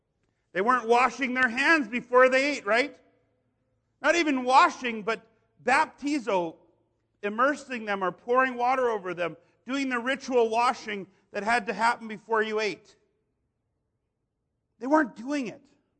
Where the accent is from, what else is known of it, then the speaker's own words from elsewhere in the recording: Canada; I come from Canadian background, but even before that, German background, I would say, you know, I'm German Canadian. See, in Canada, everything's hyphenated.